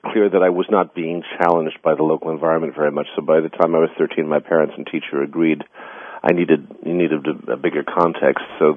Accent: White Plains, New York, United States; I'm from White Plains, New York, and I studied there at the Westchester Conservatory of Music.

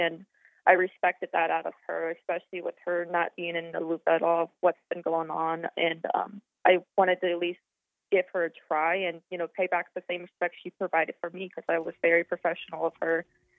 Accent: Whitehall, Ohio, United States; now in Reynoldsburg, United States; So I'm a native of Whitehall, Ohio, and my new hometown these last recent years was Reynoldsburg, Ohio.

